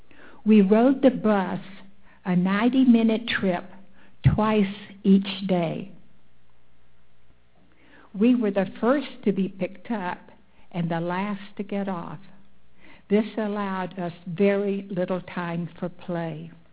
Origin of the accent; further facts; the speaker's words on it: Florida, United States; born there; I was born in Central Florida 86 years ago to a hard-working truck and produce farmer, living without electricity or indoor plumbing until I was 16 years old.